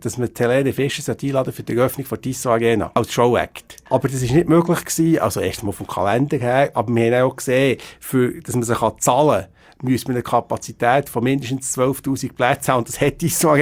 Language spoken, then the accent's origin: German; Biel, Bern, Switzerland; Ja gut, ich bin ein Bielerkind, ich sage es selber so.